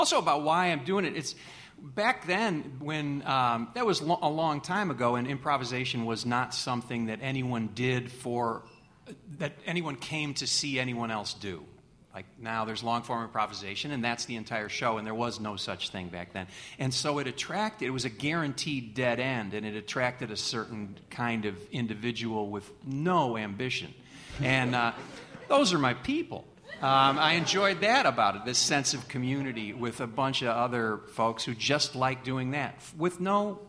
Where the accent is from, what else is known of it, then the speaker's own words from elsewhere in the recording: San Francisco, California, United States; I mean, like I grew up in San Francisco.